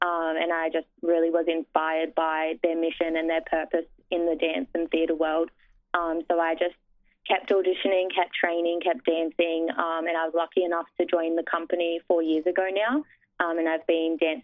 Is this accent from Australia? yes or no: yes; Sydney, New South Wales, Australia; I am a proud Wiradjuri woman. I was born and raised on Dari country in Western Sydney.